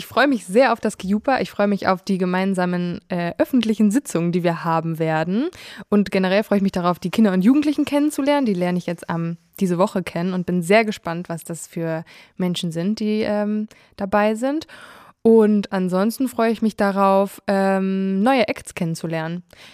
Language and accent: German; Lübeck, Schleswig-Holstein, Germany; ich bin 25 und ich komme aus Lübeck